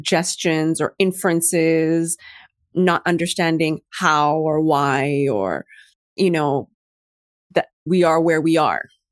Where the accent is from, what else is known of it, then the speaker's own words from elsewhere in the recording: Montreal, Quebec, Canada; I was raised in Montreal, Canada. And we lived in white suburbia because the schools were better there.